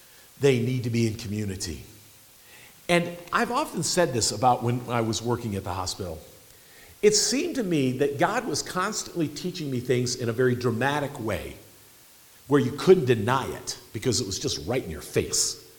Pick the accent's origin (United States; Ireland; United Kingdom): United States; Midwest; now in American Falls, United States; when I moved to American Falls, and I came from the Midwest, good fundamentalist Baptist home.